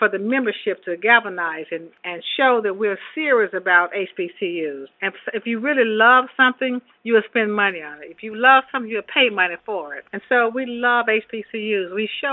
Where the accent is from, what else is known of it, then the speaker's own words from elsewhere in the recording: Memphis, Tennessee, United States; It was like any other young lady growing up in Memphis.